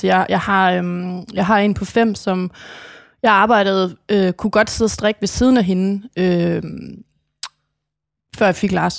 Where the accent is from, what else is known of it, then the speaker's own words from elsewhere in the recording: Aalborg, North Denmark Region, Denmark; Altså, jeg kommer fra Aalborg.